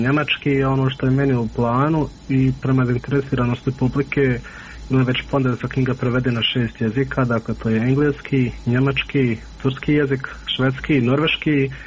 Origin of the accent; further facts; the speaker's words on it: Miljevina, Republika Srpska, Bosnia & Herzegovina; mi smo svi gore iz Miljevine